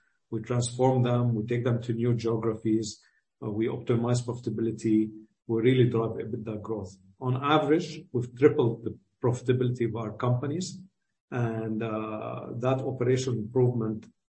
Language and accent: English; Saudi Arabia; moved away; also born or lived in France / United States; I grew up in the Gulf in Saudi Arabia. Then I went to boarding school in France and then studied in the US.